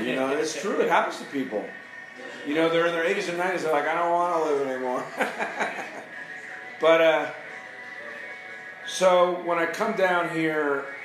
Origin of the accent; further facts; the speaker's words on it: Miami, Florida, United States; When I was 12, one of my mother's friends in the neighborhood, so we grew up in Miami, she had a kid.